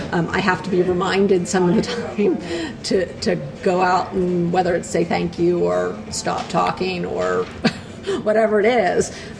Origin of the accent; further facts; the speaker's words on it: Cambridge, Massachusetts, United States; I grew up in Cambridge, Massachusetts. People love to argue and, you know, really get into it.